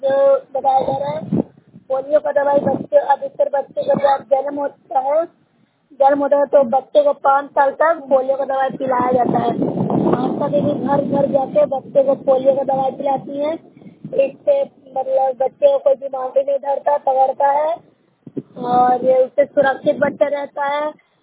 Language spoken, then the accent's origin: Hindi; Bihar, India